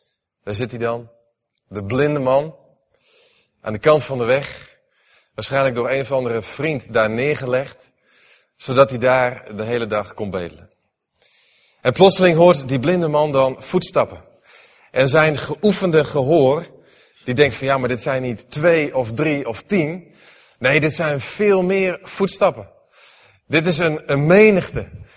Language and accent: Dutch; Netherlands; toen dacht ik van ja, als wij als Nederlanders 's ochtends wakker worden op zondagochtend.